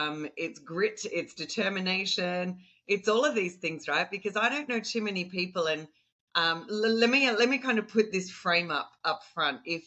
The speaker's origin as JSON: {"language": "English", "country": "Australia", "accent": "Aussie", "said": "I think after all these years of working in the US, maybe my Aussie accent is not as Aussie as what it used to be."}